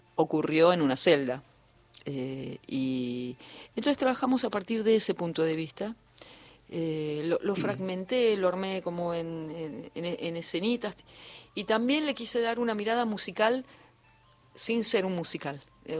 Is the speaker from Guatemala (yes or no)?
no; Argentina; Como somos argentinos, estamos acostumbrados a arreglarnos.